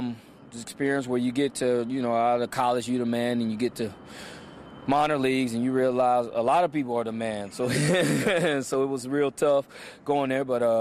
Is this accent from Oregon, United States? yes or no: no; Louisiana, United States; also born or lived in Mobile, Alabama; Yeah, I was born in Mobile, Alabama, and was there a little time and really grew up in Louisiana, though. Mm-hmm. I really was raised in Louisiana, so I'm a country boy down south